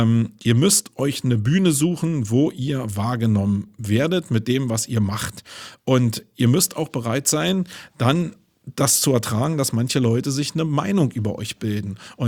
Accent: Berlin, Germany; Ich komme aber nun aus Berlin

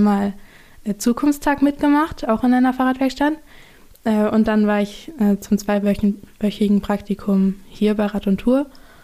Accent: Otterndorf, Lower Saxony, Germany; Ja, ich komme aus Otterndorf, bin da aufs Gymnasium gegangen bis zur 12. Klasse.

